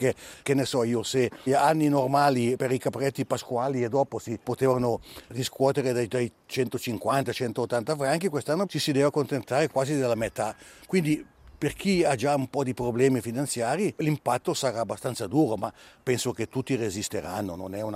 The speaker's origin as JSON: {"language": "Italian", "region": "Ticino", "country": "Switzerland", "tie": "born or raised there", "said": "Io sono cresciuto qui in Valle Maggia, già da piccolo, mi piacevano gli animali"}